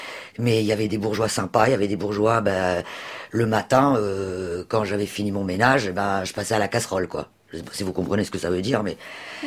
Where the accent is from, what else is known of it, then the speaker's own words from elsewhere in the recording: Normandy, France; Sachant que je venais de Normandie, quand même.